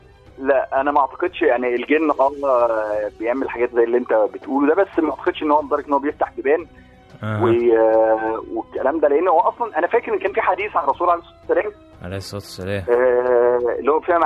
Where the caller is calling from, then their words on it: Alexandria, Alexandria Governorate, Egypt; انا بتكلم من اسكندرية.